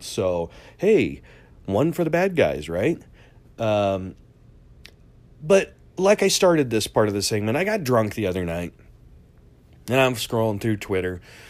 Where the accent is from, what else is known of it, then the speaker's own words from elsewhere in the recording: the South, United States; accent: southern; When I'm around certain cultures of friends, my southern accent comes out.